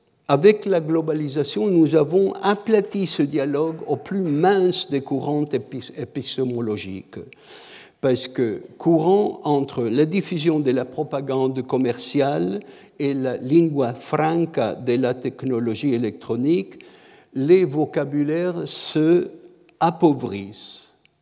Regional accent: Canada; Je suis homme, je suis canadien, je suis parent

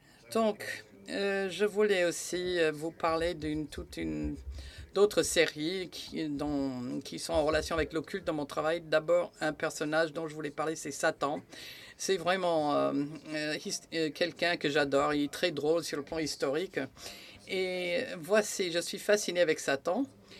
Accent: Florida, United States; grandi à Miami et je suis née en 1978, mais quand j'avais un an, on est parti en Floride. Et donc, la Floride du Nord, donc au milieu de nulle part.

